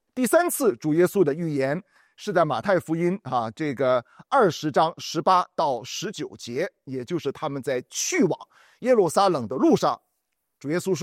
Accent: China; 好像我们中国人的春节这么重要，就叫做逾越节。

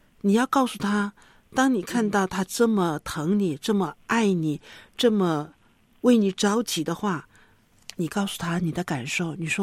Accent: China; 那我们中国人是不善于表达的

